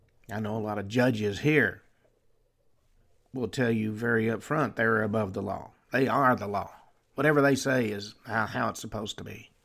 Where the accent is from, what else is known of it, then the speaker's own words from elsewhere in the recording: the South, United States; I was born and bred in the South